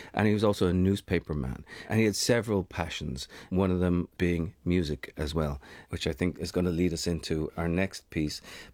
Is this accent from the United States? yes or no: no; Dublin, County Dublin, Ireland; I grew up in Dublin